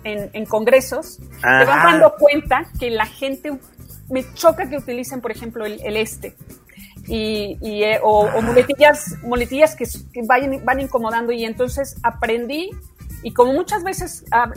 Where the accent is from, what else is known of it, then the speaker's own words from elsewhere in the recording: Mexico City, Mexico; no tengo acento, soy chilanguísima, me salí 2 años de mi pueblo, de acá de la Ciudad de México a Estados Unidos, a Boston, pero nada más.